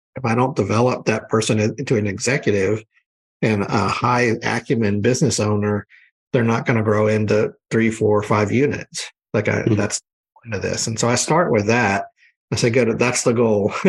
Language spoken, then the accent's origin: English; New Orleans, Louisiana, United States; I grew up in New Orleans.